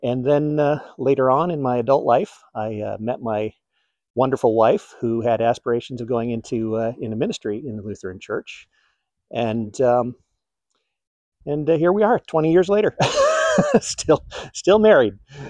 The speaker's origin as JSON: {"language": "English", "town": "Hibbing", "region": "Minnesota", "country": "United States", "tie": "born there", "said": "we'd moved back to our place I was born in Hibbing, Minnesota. At about 5 years old, I got baptized by immersion in another small little Baptist church there."}